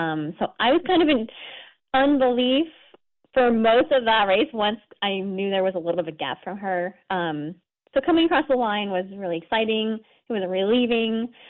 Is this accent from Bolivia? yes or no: no; Washington, United States; Yeah, I grew up in Eastern Washington State near Spokane.